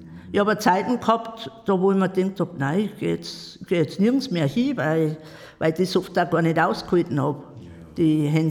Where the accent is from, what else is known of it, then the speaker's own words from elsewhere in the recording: Parkstetten, Bavaria, Germany; also born or lived in Straubing; geboren bin ich in Straubing, aufgewachsen in Parkstetten. Da bin ich auch in die Schule gegangen, habe 9 Jahre Grund- und Hauptschule hinter mich gebracht.